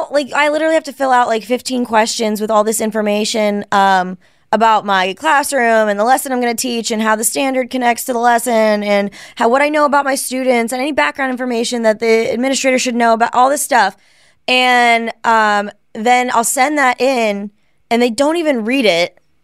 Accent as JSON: {"language": "English", "region": "Midwest", "country": "United States", "said": "I'm from the Midwest."}